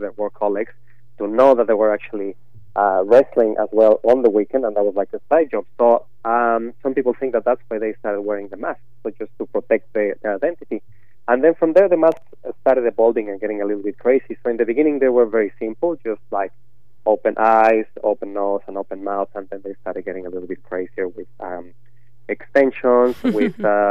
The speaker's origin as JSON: {"language": "English", "country": "Mexico", "said": "Well, I'm from Mexico, and we have a group of Mexicans"}